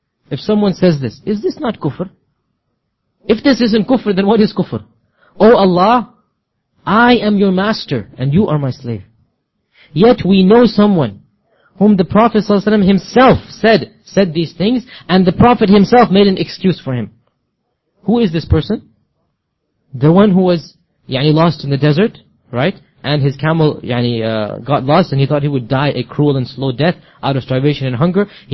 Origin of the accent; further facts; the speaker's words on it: Pakistan; And I'm speaking as a Pakistani, I'm not putting down these societies and cultures.